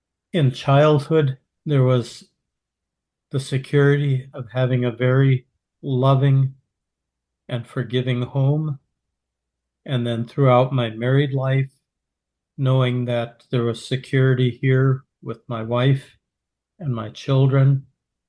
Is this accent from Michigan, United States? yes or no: no; Longview, Washington, United States; I was born on Thanksgiving Day of 1950. That happened in Longview, Washington, where I live to this day. So I was born and raised here. The majority of my life, we have been members of the Longview congregation.